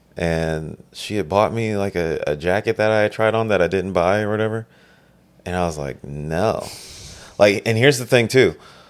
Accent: the South, United States; You know, like I grew up in the South, so it's like I have friends that got married in their 20s

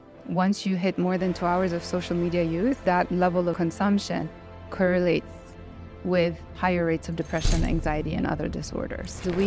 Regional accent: Lebanon; English is a second language; I think growing up in Lebanon, I faced a lot of challenges very early on.

